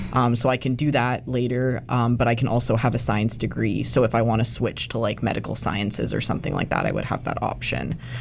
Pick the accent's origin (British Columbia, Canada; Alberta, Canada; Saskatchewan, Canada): Alberta, Canada; Calgary; moved away as an adult; I'm from Calgary, Alberta, is where I was born and raised. So I moved out here when I started university.